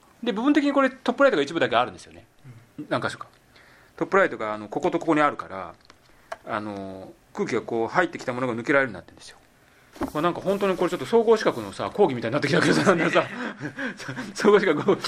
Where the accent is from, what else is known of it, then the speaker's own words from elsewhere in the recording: Kansai, Japan; いや僕だからもともと関西人だからさ関西のメンタリティってよく分かるんだけど